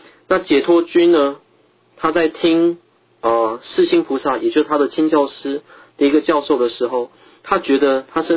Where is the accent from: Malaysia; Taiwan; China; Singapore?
China; Tibet; 如同我们西藏人时常说了一句俗语